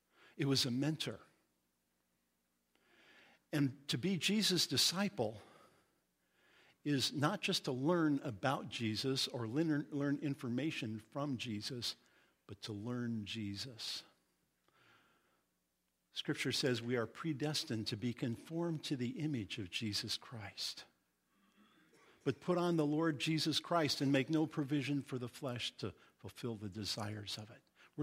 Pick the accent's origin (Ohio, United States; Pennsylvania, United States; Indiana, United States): Indiana, United States; well, I'm from Indiana. In Indiana, we'd say, being as you're going, make disciples.